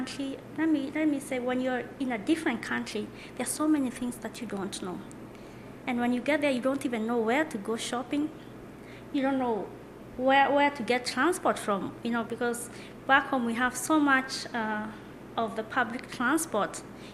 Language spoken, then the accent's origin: English; Kenya; We have about 47 tribes in Kenya, and each tribe has their what we call a staple food. I come from the Kikuyu tribe, and our staple food is githeri